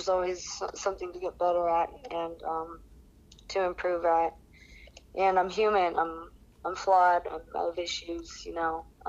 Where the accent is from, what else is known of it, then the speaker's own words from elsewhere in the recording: Riverside, California, United States; also born or lived in San Marcos; now in San Diego, United States; I grew up in Riverside, but I moved to San Marcos when I was just out of high school. I went to Cal State San Marcos and made San Diego my home, other than being in Bali.